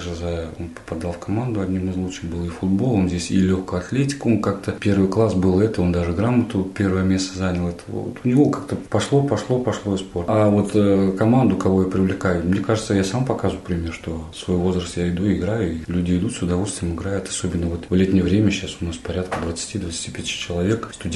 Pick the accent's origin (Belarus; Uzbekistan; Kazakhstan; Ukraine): Uzbekistan; Tashkent; moved away as an adult; now in Tyumen Oblast, Russia; Я вместе с семьей, это жена моя и два сына, мы приехали из Узбекистана, конкретно город Ташкент, 8 лет назад, в 2016 году.